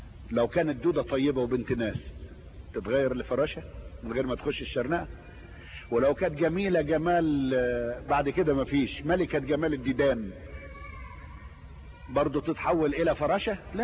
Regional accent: Egypt; انتوا عارفين دود الاز، احنا عندنا في مصر بيربوه العيال كده في المدارس

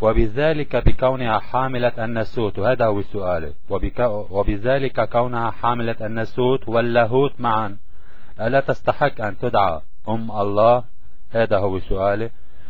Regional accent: Lebanon; انا من لبنان لكن بحب اتكلم مصري

